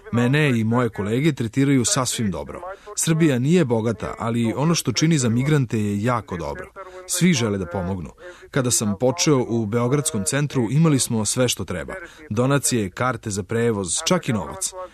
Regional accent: Damascus, Damascus Governorate, Syria; Serbian is a second language; moved away as an adult; Samo smo supruga i ja došli iz Sirije. Mi smo iz Damaska.

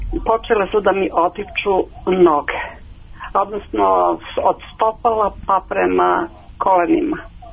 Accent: Belgrade, Serbia; ja sam iz Beograda.

